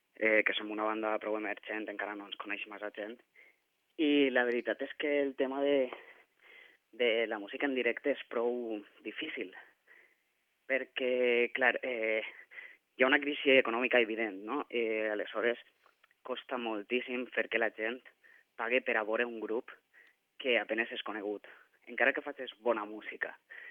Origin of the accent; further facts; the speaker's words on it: Montcada i Reixac, Catalonia, Spain; el següent concert que vam fer va ser a una cafeteria del meu poble, de Montcada